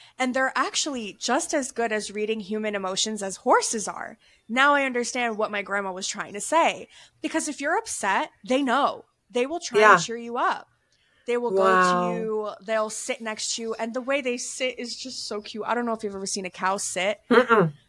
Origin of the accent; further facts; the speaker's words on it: United States; I'm so American. I freaking love burgers. And I remember I went to Colombia, which is my mom's native country.